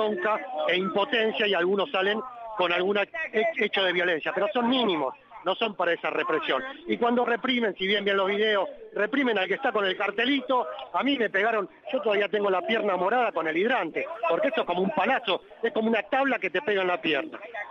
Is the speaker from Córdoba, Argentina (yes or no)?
no; Buenos Aires, Argentina; Mira, de acá de Capital soy.